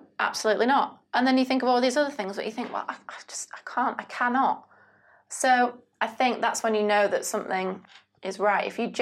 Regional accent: United Kingdom; but obviously I am British

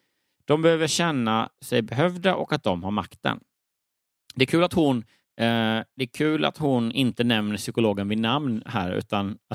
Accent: Lund, Skåne, Sweden; om jag duschade och så hemma i Lund.

